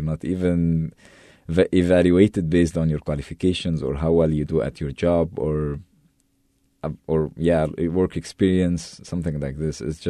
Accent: Cairo, Cairo Governorate, Egypt; moved away as an adult; now in San Francisco, United States; I live in San Francisco. I'm from Egypt, from Cairo, born and raised there.

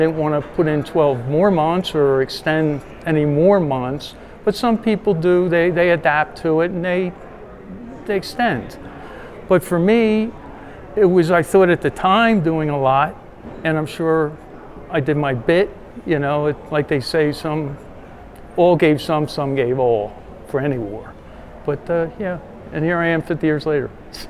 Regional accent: Philadelphia, Pennsylvania, United States; moved away; I was from Philadelphia. I've lived out here 17 years.

